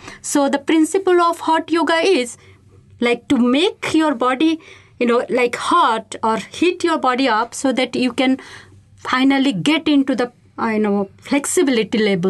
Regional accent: India; So I come from India.

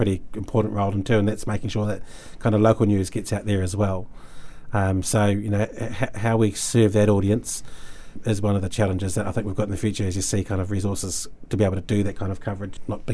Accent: Christchurch, Canterbury, New Zealand; I was born and raised in Christchurch, but I wasn't here for the quakes.

